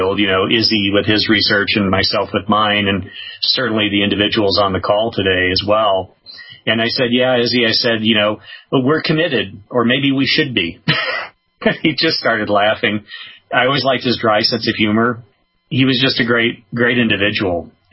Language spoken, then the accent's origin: English; St. Louis, Missouri, United States; as a child growing up in St. Louis, really was kind of pivotal in shaping my interest in UFOs and cattle mutilations. And I lived in St. Louis.